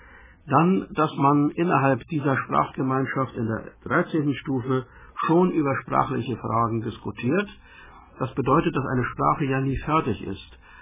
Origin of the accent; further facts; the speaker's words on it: Mecklenburg-Vorpommern, Germany; Sind wir Mecklenburger sehr stolz